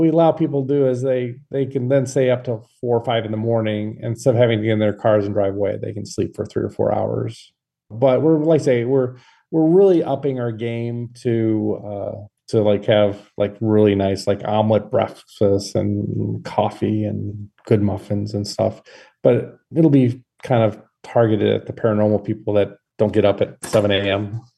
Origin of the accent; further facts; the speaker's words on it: Midwest, United States; accent: Midwest; horror. There's my Midwest accent coming through.